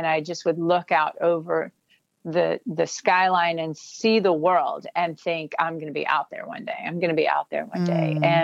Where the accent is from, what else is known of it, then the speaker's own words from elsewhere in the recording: Greer, South Carolina, United States; Well, so growing up in Greer, South Carolina, you know, there's this highway that connects Greenville to Spartanburg, and Greer's kind of right in the middle of it.